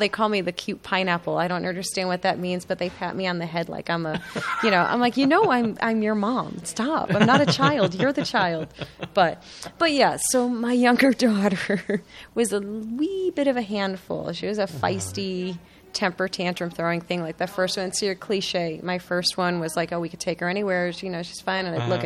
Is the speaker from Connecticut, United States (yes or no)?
yes; Rocky Hill, Connecticut, United States; And that is not so subtly set in Rocky Hill. So that's of course my hometown where I grew up.